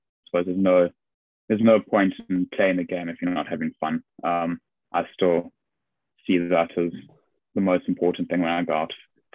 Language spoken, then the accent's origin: English; South Africa; just being South African. I was like, well, bit of home there.